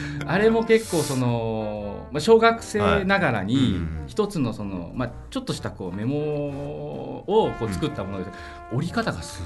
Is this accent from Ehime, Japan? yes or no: no; Fukuoka, Japan; 地元の福岡のこう絵はがきを使ったので